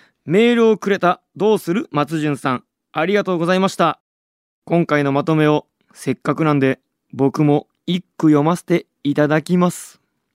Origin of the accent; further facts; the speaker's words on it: Kanagawa, Japan; 神奈川県出身の僕が愛知県出身で東京にゆかりのある